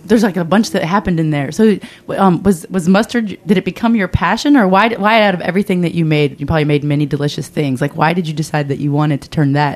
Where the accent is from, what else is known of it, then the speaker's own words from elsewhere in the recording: the South, United States; because I'm from the South, so you occasionally see it